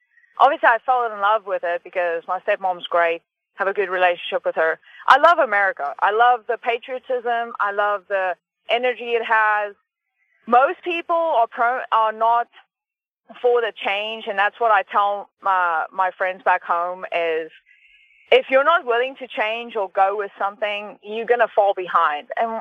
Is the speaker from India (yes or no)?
no; South Africa; I'm from South Africa.